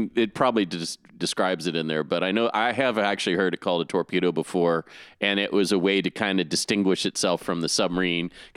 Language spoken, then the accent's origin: English; Wichita, Kansas, United States; when I was a kid growing up in Wichita, Kansas, smack dab in the middle of the country